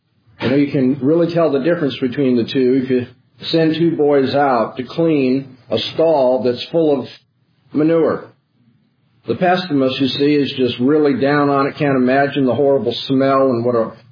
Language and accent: English; California, United States; I'm from Southern California, and so you watch the baseball games.